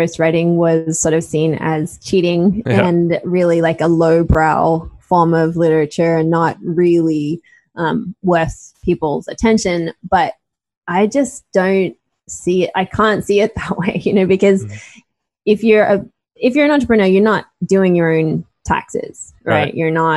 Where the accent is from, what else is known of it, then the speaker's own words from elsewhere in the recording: Australia; So, you know, I'm Australian, my partner is British, and so I use words like cheeky, but most Americans wouldn't use a word like cheeky.